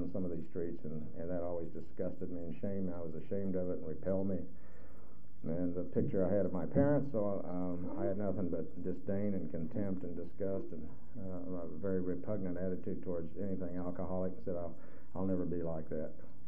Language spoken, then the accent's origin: English; Wichita, Kansas, United States; I was born in September of 1938 in Wichita, Kansas, and grew up in an alcoholic family.